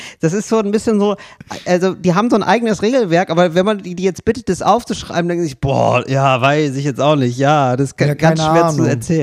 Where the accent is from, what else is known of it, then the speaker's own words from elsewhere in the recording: Berlin, Germany; ich rede da als Berliner.